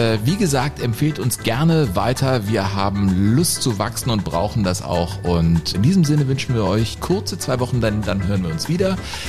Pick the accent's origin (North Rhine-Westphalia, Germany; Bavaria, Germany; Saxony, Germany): North Rhine-Westphalia, Germany; Cologne; born there; Als gebürtiger Kölner